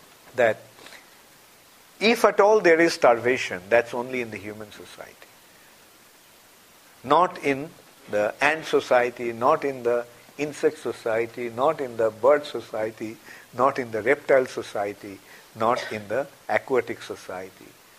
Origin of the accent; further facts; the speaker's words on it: India; I was brought up in India, born and brought up in India.